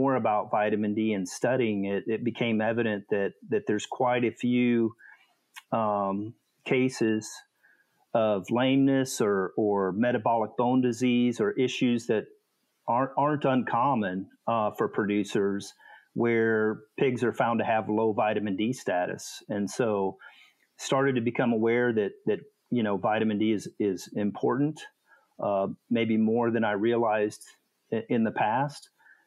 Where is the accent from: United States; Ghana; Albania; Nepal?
United States; I thought that was that was odd for me being an American where we don't have haven't had that limitation.